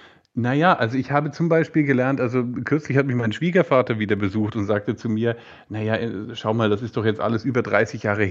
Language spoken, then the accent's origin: German; West Germany, Germany; born there; was ich als gebürtiger Wessi erst nicht wahrgenommen habe